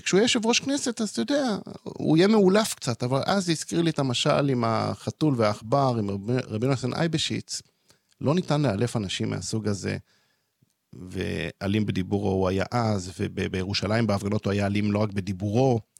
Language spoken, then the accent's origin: Hebrew; Jerusalem, Jerusalem District, Israel; גדלתי, בכל זאת גדלתי באזור בית ליטאי טיפוסי, באזור גאולה מאה שערים